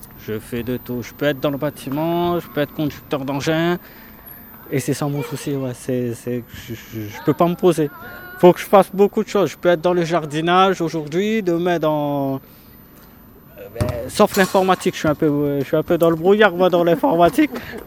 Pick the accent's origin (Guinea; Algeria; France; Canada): France; Réunion; je venais de la Réunion